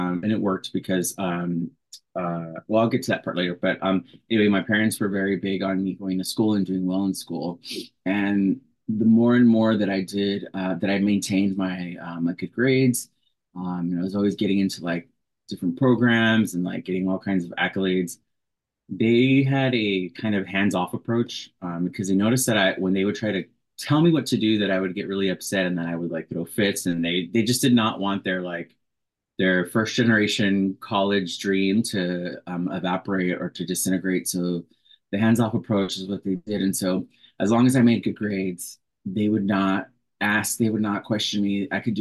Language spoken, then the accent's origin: English; Dallas, Texas, United States; now in Chicago, United States; and I think I mentioned I'm from Dallas, so I was raised there